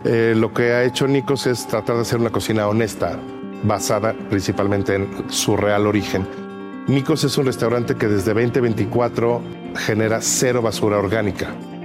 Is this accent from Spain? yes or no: no; Mexico City, Mexico; born there; Yo nací en este barrio, nací en Clavería, y bueno, pues somos orgullosamente chintololos.